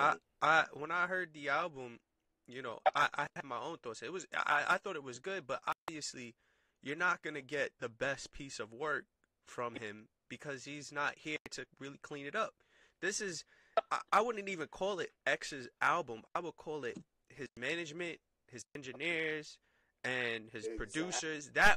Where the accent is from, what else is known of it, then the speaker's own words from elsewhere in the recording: United States; that's probably just because I'm from America.